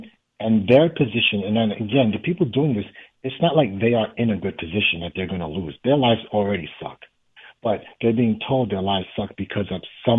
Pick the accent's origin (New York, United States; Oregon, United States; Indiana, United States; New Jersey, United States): New York, United States; I mean, if you think about it, like I grew up in New York, so I've always felt like I've never not felt like there was a race war happening. I'm 41 now.